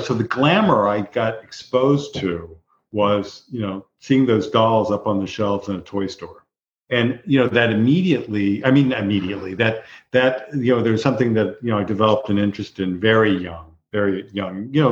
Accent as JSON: {"language": "English", "region": "Indiana", "country": "United States", "tie": "born or raised there", "said": "I grew up in Indiana, in a small town in Indiana."}